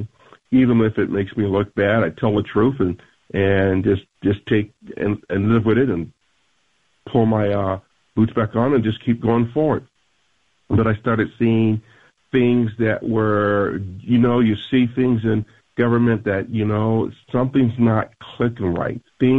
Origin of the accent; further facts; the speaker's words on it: Connecticut, United States; I'm from Connecticut.